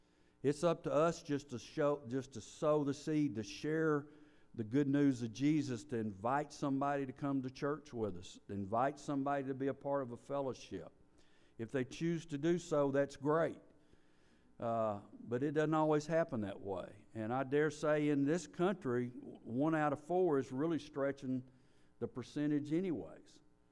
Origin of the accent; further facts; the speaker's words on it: Brentwood, California, United States; You know, out in Brentwood, where I live, I grew up in Brentwood, it was nothing like it is now.